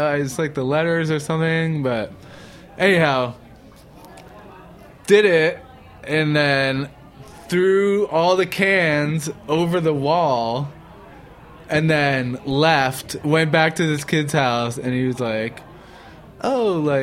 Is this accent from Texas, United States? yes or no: no; Boston, Massachusetts, United States; I grew up in Boston